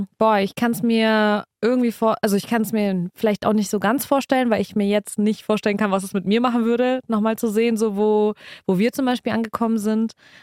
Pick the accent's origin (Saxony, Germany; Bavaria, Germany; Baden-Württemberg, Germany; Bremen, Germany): Bavaria, Germany; Nuremberg; da habe ich mich auch sehr an den Ort zurückerinnert gefühlt, wo ich aufgewachsen bin, in Nürnberg.